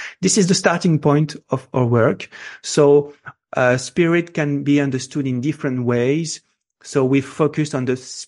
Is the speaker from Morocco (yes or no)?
yes; Morocco; English is a second language; moved away; also born or lived in Europe; You know, I grew up in Morocco. I grew up in Europe.